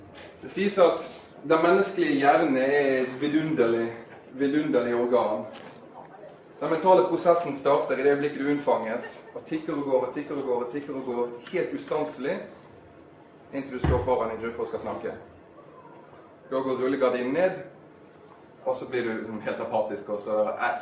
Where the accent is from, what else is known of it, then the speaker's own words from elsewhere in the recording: Bergen, Vestland, Norway; now in Oslo, Norway; jeg er født og oppvokst i Bergen, men ikke brukt det mot meg. Jeg har flyttet derfra, for jeg kom til denne kjennelsen at det går ikke an å bo der. Så jeg holder til i Oslo, jeg er gift, har to søte små barn, 38 år gammel